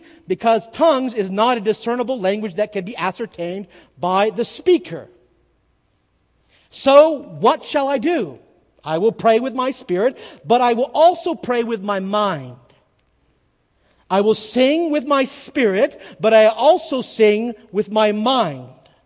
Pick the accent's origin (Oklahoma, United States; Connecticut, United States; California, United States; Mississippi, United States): California, United States; Growing up in California, in the San Joaquin Valley, there were plenty of charismata.